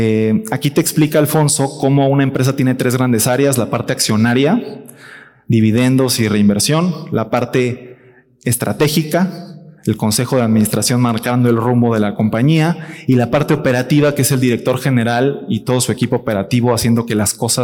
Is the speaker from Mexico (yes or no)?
yes; Mexico; todos deberíamos sentirnos orgullosos como mexicanos